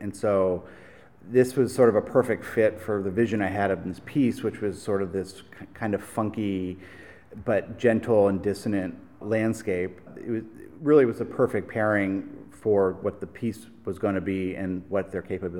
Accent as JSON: {"language": "English", "region": "Pennsylvania", "country": "United States", "said": "You know, I'm from Pennsylvania, so I think it's rather inauthentic for me to pretend that European art was somehow connected to my like soul."}